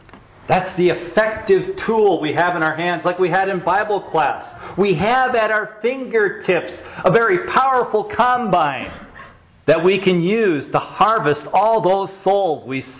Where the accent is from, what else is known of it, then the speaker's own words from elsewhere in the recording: Spokane, Washington, United States; when I grew up near Spokane, Washington, there was the South Hill where you could look across the whole city.